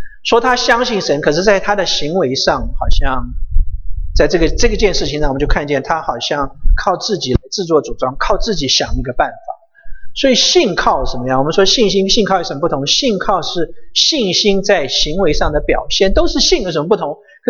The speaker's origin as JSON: {"language": "Chinese", "country": "United States", "said": "我们美国人有一句话说什么"}